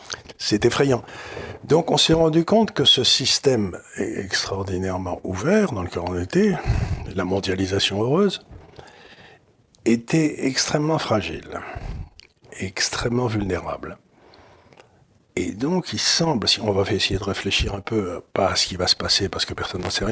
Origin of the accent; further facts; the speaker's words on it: France; moved away as an adult; Alors que je venais de France